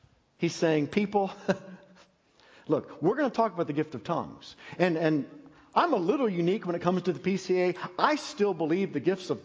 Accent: State College, Pennsylvania, United States; because I'm from Pennsylvania, and I grew up where State College, Pennsylvania is, where Penn State is.

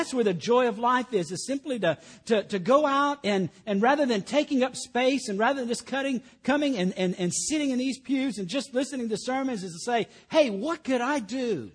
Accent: Killeen, Texas, United States; And in Killeen, where I'm back in my hometown, and we're going to do that.

